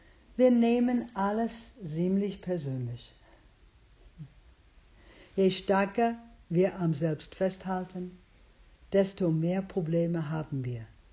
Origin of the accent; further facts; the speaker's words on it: United States; German is a second language; oh, ich bin 68 Jahre alt und ich bin Amerikanerin